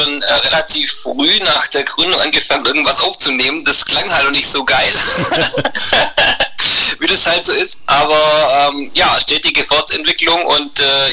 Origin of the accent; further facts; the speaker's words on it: Baden-Württemberg, Germany; Wir kommen eigentlich ziemlich aus dem Süden von Deutschland sozusagen. Aus dem wunderschönen Oberschwaben. Ich würde mal einfach sagen, so 20 Kilometer südlich von Ulm kann man es gut beschreiben.